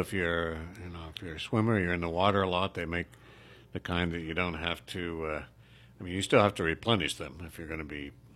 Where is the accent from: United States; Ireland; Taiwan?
Ireland; Like, I'm Irish, so, you know, Irish people tend to be very fair.